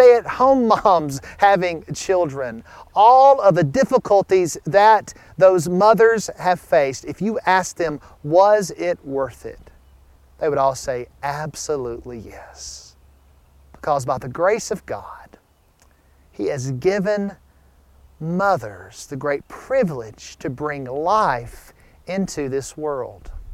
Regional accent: Alabama, United States; as I grew up in Northwest Alabama, I'm the second of five boys.

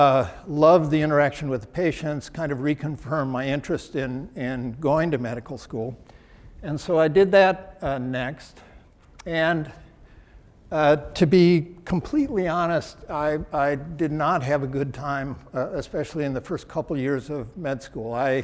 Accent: Minnesota, United States; And growing up in Minnesota at the time I did, we were a little suspicious of California.

